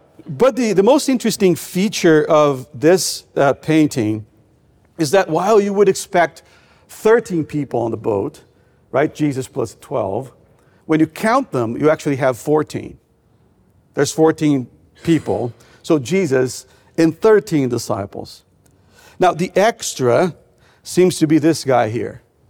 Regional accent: Brazil; I grew up in Brazil in the 80s and 90s. We used to do one-on-one evangelism in our town.

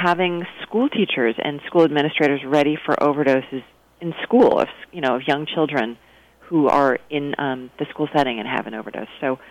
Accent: Chicago, Illinois, United States; I grew up in Chicago where the potholes would literally sink a VW Beetle because they would get so enormous.

